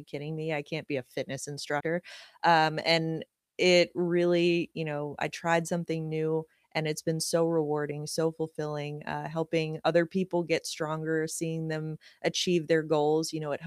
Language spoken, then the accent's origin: English; Washington, District of Columbia, United States; born there; Well, see, the thing is, I was born in Washington, but I did not grow up a Caps fan.